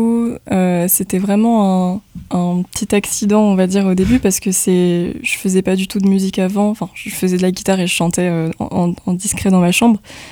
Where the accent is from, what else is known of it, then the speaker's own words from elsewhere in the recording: French Guiana, France; born there; je suis née en Guyane, c'est ça. Mon père est nigérien.